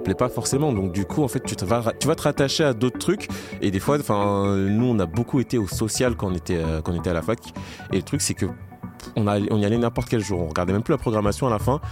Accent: Meudon, Île-de-France, France; Moi, j'ai grandi à Meudon-la-Forêt, dans le 92. C'est le quartier populaire de Meudon. Dans ma famille, on est originaire de Côte d'Ivoire

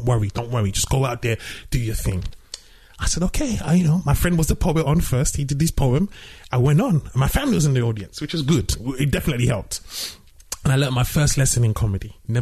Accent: London, United Kingdom; growing up in London as a Nigerian.

